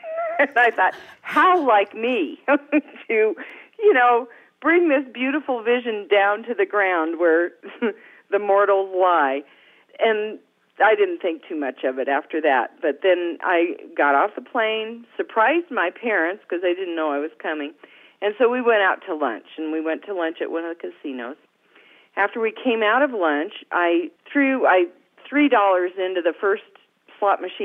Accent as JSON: {"language": "English", "town": "Laramie", "region": "Wyoming", "country": "United States", "tie": "born or raised there", "said": "I played a child from Fatima in a parade in my hometown of Laramie"}